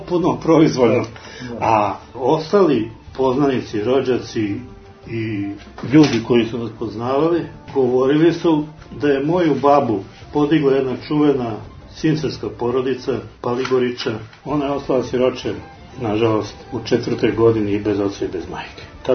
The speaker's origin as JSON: {"language": "Serbian", "region": "Belgrade", "country": "Serbia", "tie": "born there", "said": "Rođen sam u Košutnjaku, i to za vreme rata."}